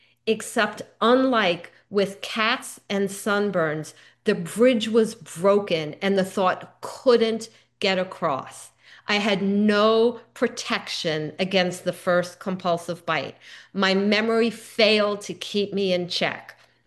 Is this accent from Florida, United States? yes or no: yes; Miami, Florida, United States; I grew up in Miami, suntan city.